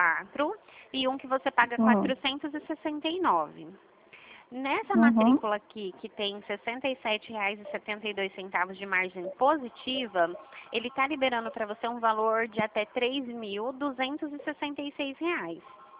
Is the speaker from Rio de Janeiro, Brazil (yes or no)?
no; São Paulo, Brazil; eu sou de São Paulo.